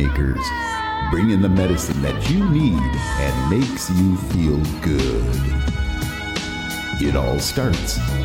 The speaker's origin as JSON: {"language": "English", "town": "Minneapolis", "region": "Minnesota", "country": "United States", "lives_now": "Florida, United States", "said": "I'm from Minneapolis, Minnesota, so that's kind of weather we experienced up there. Down here in Florida, it's all heat."}